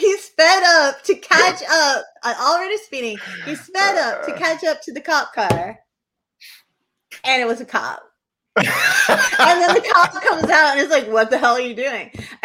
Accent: New Hampshire, United States; First off, you're admitting that we've ever done it, which I think is against the rules because I'm from New Hampshire.

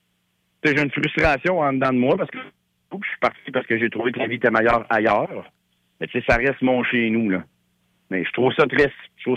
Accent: Chibougamau, Quebec, Canada; je suis neuf Chibougamau, moi, là. Fait que, je suis fier de Québécois, j'ai servi mon pays pendant 15 ans, là. J'étais dans les forces armées avant, là.

